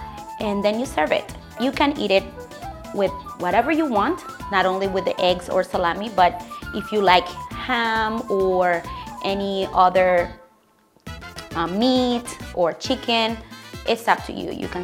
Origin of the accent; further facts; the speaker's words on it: Dominican Republic; I'm coming from Dominican Republic, the land of merengue.